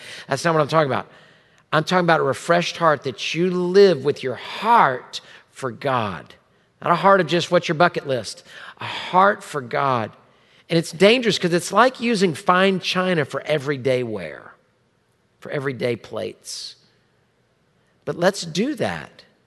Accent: Houston, Texas, United States; It's been a tough week as a Houstonian, as a Texan.

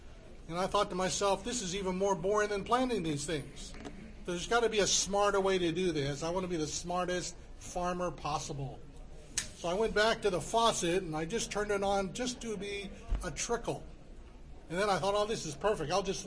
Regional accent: California, United States; born there; I was born in California, affectionately known as the land of the fruits and the nuts.

